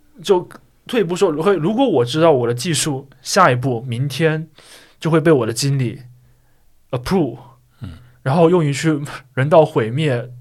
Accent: China; 我们中国人常说古话，上梁不正下梁歪

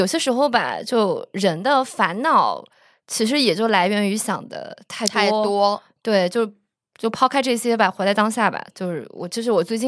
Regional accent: Chengdu, Sichuan, China; 虽然我是成都人，就是我理解大家对成都人很多的印象其实是休闲

